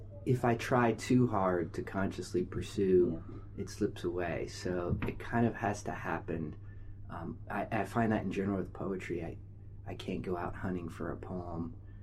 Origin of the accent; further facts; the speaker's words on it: North Carolina, United States; I'm from North Carolina and live in Missouri.